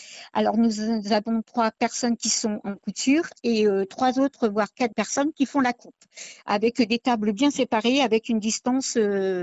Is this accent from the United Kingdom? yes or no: no; Crépy-en-Valois, Hauts-de-France, France; j'habite Crépy-en-Valois. Depuis toujours, je suis native de Crépy.